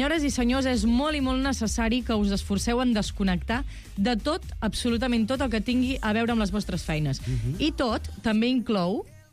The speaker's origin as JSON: {"language": "Catalan", "town": "Banyoles", "region": "Catalonia", "country": "Spain", "said": "jo sóc de Banyoles, els caps de setmana aprofito per anar. I jo, quan arribo a Banyoles, només penso en caminar"}